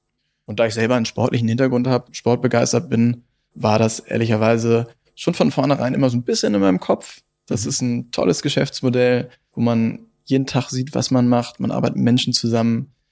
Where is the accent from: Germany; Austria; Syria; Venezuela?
Germany; Hamburg; now in Gelsenkirchen, Germany; bin ja selber Hamburger Jungen und dann hier nach Gelsenkirchen gekommen